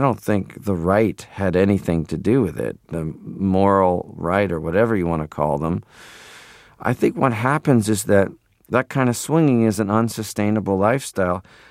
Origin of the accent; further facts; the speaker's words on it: Toronto, Ontario, Canada; Well, when I grew up in Toronto